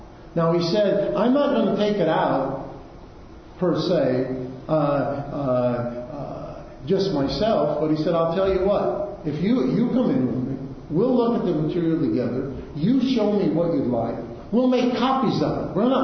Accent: Ames, Iowa, United States; I grew up in Ames, Iowa.

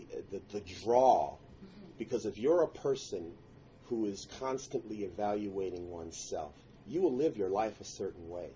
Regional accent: United States; I come from America where, you know, extreme right-wing people, they think that health care is a right and not instead of a privilege.

